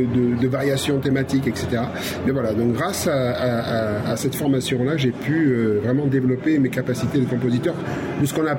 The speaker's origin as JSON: {"language": "French", "country": "France", "tie": "born or raised there", "also_born_or_lived": "Dakar, Senegal", "said": "martiniquais, donc j'ai ces trois et quatre même, puisque j'ai grandi quand même en France, je suis arrivé très tôt en France. Donc j'ai grandi en France, donc j'ai les quatre cultures qui se mélangent en moi."}